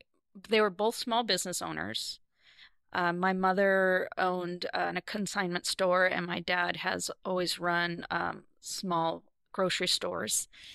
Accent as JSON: {"language": "English", "region": "California", "country": "United States", "tie": "born or raised there", "also_born_or_lived": "Nebraska City, Nebraska", "said": "I grew up in all over the place. I was born in Nebraska City, Nebraska. But at infancy, what we relocated to Southern California."}